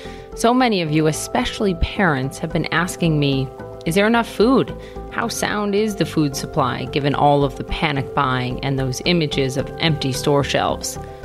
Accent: Minnesota, United States; CEO of Land O'Lakes in Minnesota, my home state.

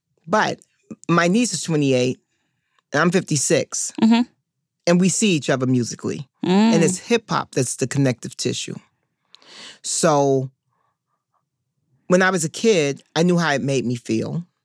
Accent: Harlem, New York, United States; Well, so I'm from Harlem. Hip-hop starts in the Bronx, so mm-hmm. and that's, like, literally next door.

